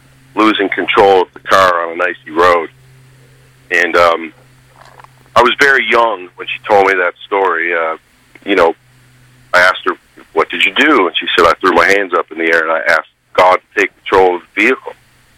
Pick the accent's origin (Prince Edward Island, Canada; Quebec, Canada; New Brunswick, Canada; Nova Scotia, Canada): Nova Scotia, Canada; inspired by a couple of things from where I grew up in Nova Scotia.